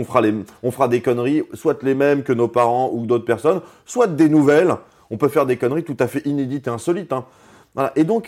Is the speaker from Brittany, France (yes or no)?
no; Strasbourg, Grand Est, France; on vient tous les deux de Strasbourg.